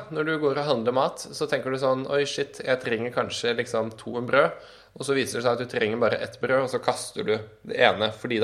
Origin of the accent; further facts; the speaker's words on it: Stange, Innlandet, Norway; Jeg kommer fra Stange, 12 kilometer sør for Hamar. Stange, eller Vestbygda, da, som ligger ned mot Mjøsa, kalt Nordens Toskane.